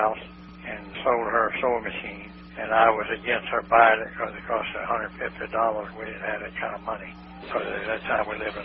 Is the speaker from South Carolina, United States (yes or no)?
yes; Columbia, South Carolina, United States; born there; I was born in Charity Ward from an unwed mother in Columbia, South Carolina.